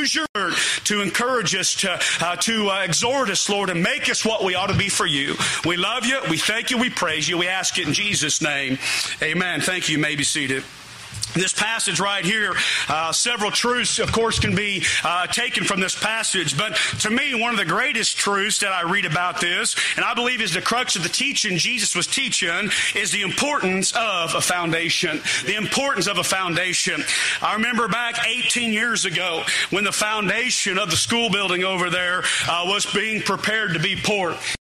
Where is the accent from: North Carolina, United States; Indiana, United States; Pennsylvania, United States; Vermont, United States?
Indiana, United States; I am from Southern Indiana, and because I'm a Southern Hoosier, I've done what most of us Southern Hoosiers have done from time to time.